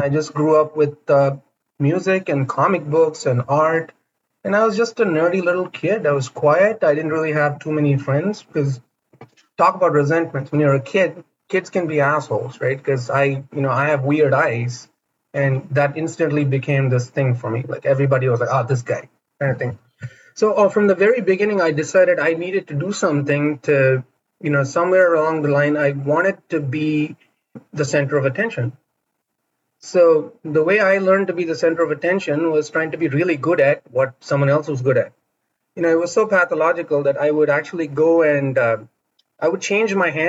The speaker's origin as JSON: {"language": "English", "country": "India", "tie": "born or raised there", "lives_now": "United States", "said": "I was not born and raised in the U.S. I was born and raised in India."}